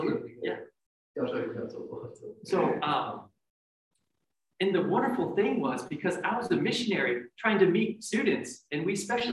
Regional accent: United States; Maybe that's because I'm an American, and Americans are so individualistic.

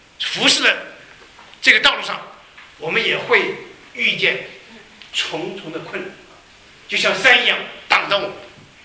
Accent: China; 这个我们是中国人啊

